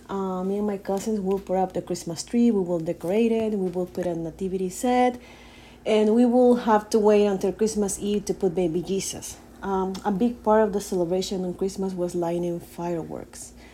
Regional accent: San Salvador, El Salvador; Well, I grew up in San Salvador, in El Salvador. I will spend some time with my grandparents and some weekends with my grandparents and then with my mom and my dad.

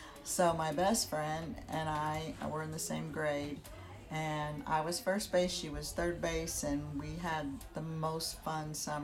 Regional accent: St. Louis, Missouri, United States; I grew up in South County in St. Louis, Missouri.

